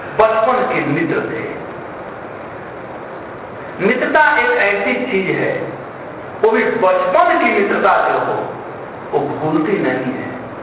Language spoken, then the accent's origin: Hindi; Bihar, India; हमारे यहाँ बिहार में कहते हैं 3 दिन का पहुना और 4th दिन के होना।